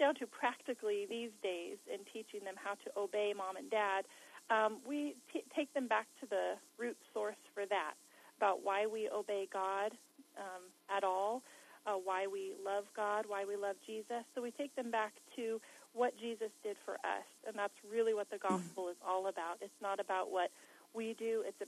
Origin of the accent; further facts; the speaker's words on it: California, United States; now in Wisconsin, United States; We're from California, so it's brand new for us.